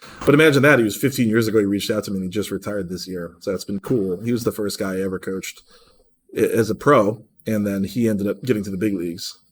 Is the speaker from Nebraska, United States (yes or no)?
no; Cleveland, Ohio, United States; With the Guardians, my hometown team, Cleveland, Ohio.